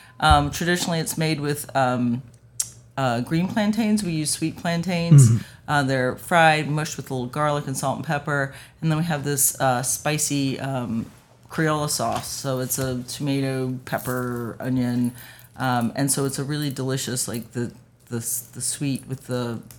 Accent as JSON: {"language": "English", "region": "North Carolina", "country": "United States", "said": "I'm also from North Carolina, so I'm from the South."}